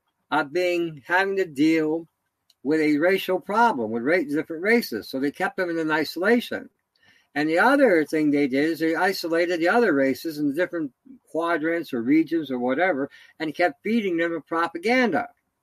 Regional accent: Detroit, Michigan, United States; I grew up in Detroit. I grew up in the 60s. I saw the riots. I had a tank coming down our street.

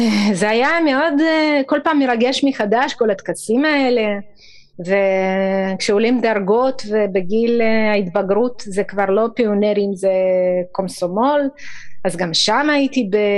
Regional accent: Riga, Latvia; moved away as an adult; now in Israel; אז אני גדלתי בריגה, בירת לטביה, בברית המועצות לשעבר, עד גיל 18 וחצי.

